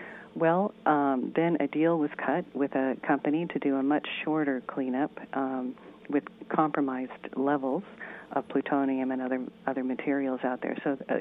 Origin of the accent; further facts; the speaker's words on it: Arvada, Colorado, United States; I grew up in Arvada, Colorado. I grew up in suburbia. Nothing happened there.